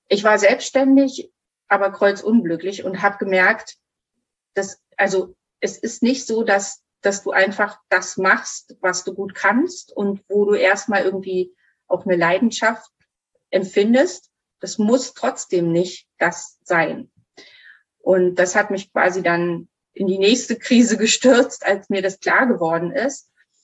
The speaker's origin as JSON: {"language": "German", "country": "Germany", "tie": "born or raised there", "said": "Ich bin in der DDR groß geworden."}